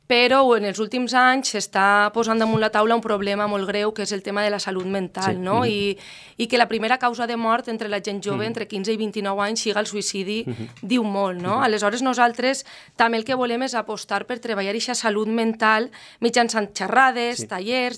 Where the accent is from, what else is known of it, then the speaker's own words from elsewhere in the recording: Muro d'Alcoi, Valencian Community, Spain; la gent que som de Muro i que com jo sentim el poble ben a dins, doncs volem tornar ací